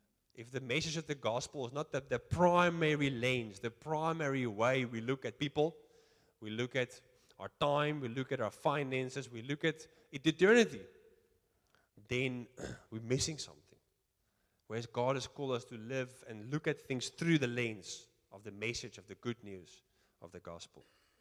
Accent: Netherlands; English is a second language; now in South Africa; Yes, I'm not from South Africa. I'm from the Netherlands, which is why I've got a funny accent.

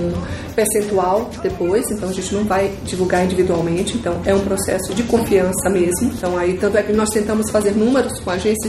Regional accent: Bahia, Brazil; now in São Paulo, Brazil; Porque até como baiana, temos vários problemas, mas baiano não fala mal da Bahia

